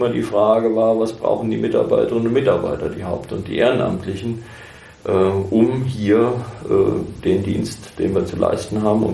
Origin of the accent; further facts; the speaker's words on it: Herborn, Hesse, Germany; 56 Jahre alt, geboren in Herborn und dort auch groß geworden. Studiert habe ich in Heidelberg und in Marburg.